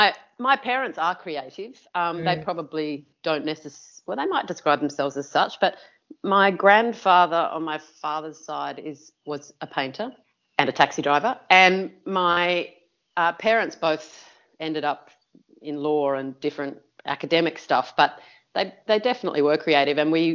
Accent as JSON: {"language": "English", "town": "Sydney", "region": "New South Wales", "country": "Australia", "said": "I'm from Sydney. That's okay. Boring, isn't it?"}